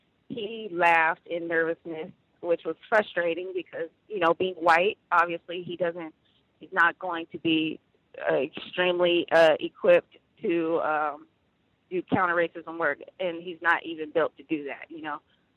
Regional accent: California, United States; I'm from Central Coast, California. I'm here to just share what happened.

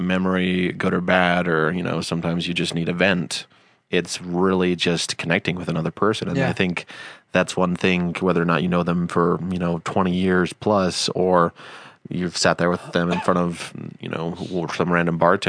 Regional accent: Utah, United States; And we're like, yeah, we're from Utah.

